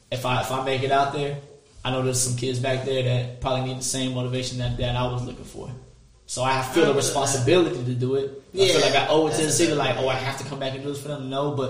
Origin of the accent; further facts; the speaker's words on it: Fayetteville, North Carolina, United States; I'm from Fayetteville, North Carolina.